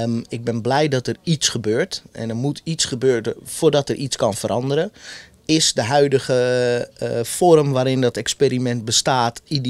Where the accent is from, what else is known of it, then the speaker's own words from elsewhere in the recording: Zaandam, North Holland, Netherlands; Ik ben tweede generatie van de arbeidsimmigranten die hier in de jaren 70 gekomen zijn. Mm. En ik kom uit Zaandam en daar dacht iedereen dat ik Turks of Marokkaans was.